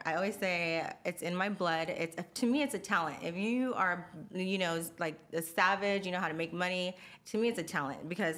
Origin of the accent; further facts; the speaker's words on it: Oxnard, California, United States; born there; I was born in Oxnard, California. A lot of people do not know where that's at. So I usually stay like an hour from LA.